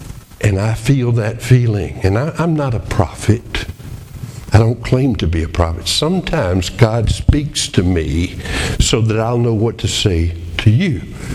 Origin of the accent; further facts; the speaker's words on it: Colonial Heights, Virginia, United States; also born or lived in Petersburg; I am totally local. I was born in Petersburg. I went to high school in Colonial Heights. I was saved in Monumental Baptist Church in Petersburg.